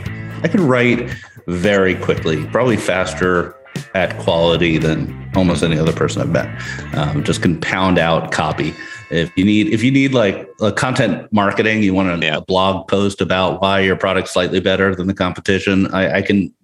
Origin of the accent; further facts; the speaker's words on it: New York City, New York, United States; No, I'm from New York City. I grew up in Manhattan, lived in Manhattan almost my whole life.